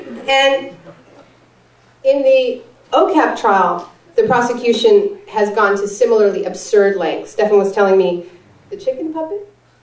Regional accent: Toronto, Ontario, Canada; I told her I was from Toronto

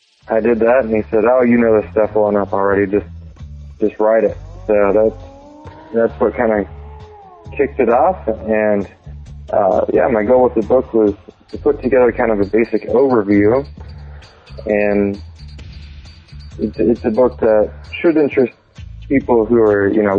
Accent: Hood River, Oregon, United States; also born or lived in Phoenix / Korea; I grew up here in Hood River, born and raised. And then after high school, I was tired of the rain, so I moved to Phoenix, went to college down there

